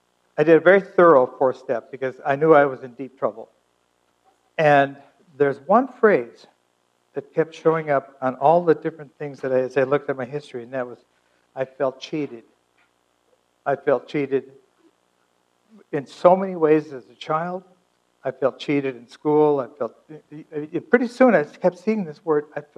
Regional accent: United States; I'm an American. I have the rights of an American.

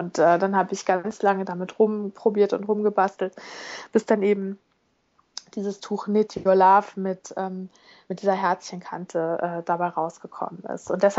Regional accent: Bad Bramstedt, Schleswig-Holstein, Germany; ich komme ja aus Schleswig-Holstein. Ich komme ja aus Bad Bramstedt, was ja ist ja nicht

